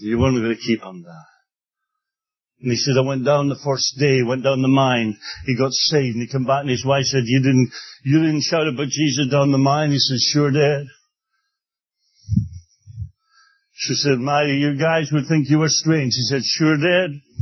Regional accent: Scotland, United Kingdom; moved away as an adult; now in United States; when we first came to America, we came from Scotland, totally naive, Scottish assemblies. We believed the whole world was like Scottish assemblies

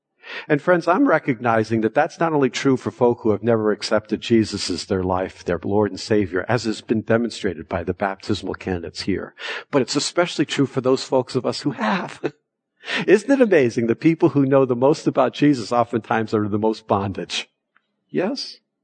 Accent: Lincoln, Rhode Island, United States; my father was from Rhode Island, and we grew up in Lincoln, Rhode Island.

